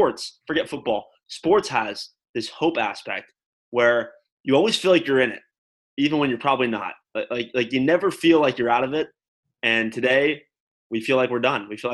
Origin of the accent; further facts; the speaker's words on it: Los Angeles, California, United States; because it's so different growing up in Los Angeles, where I grew up, and going to Madison, Wisconsin.